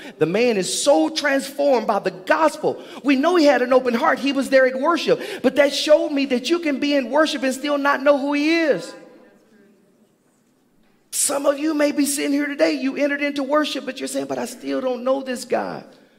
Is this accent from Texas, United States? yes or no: yes; Littlefield, Texas, United States; Now, I'm from a small town. For you who don't know, I'm from Littlefield, Texas, 140 McCarty Street.